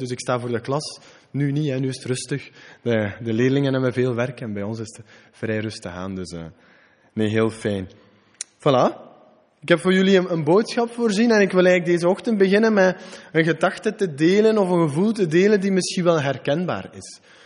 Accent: Geraardsbergen, East Flanders, Belgium; Ik ben van Gerardsbergen, dus het zuiden van Oost-Vlaanderen.

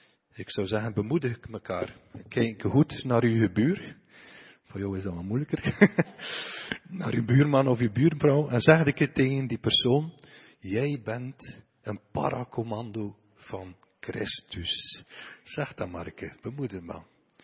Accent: Diksmuide, Flanders, Belgium; Ik ben van Diksmuiden, we hebben daar die Nezemtoren.

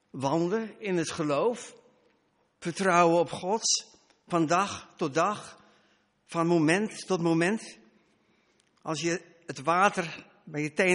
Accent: Middelburg, Zeeland, Netherlands; We komen uit Middelburg. En onze provincie heeft een motto.

